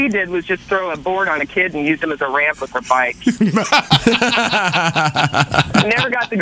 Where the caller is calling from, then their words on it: Ankeny, Iowa, United States; I'm calling live from the Comando parking lot on 36th Street in Ankeny.